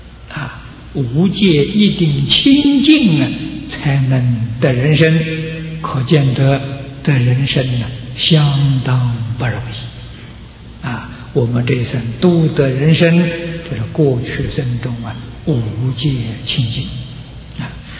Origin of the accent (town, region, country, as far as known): China